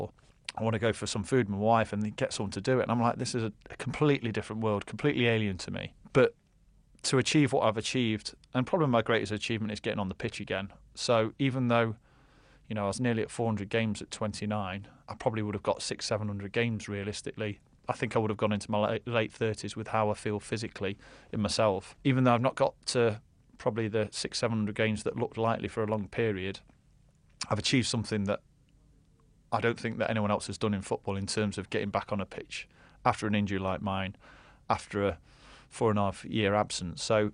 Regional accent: England, United Kingdom; they obviously don't realise I'm English here

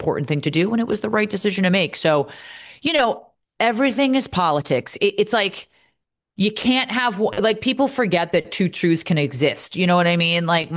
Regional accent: United States; grateful to have grown up in this country. I love America. I love the United States.

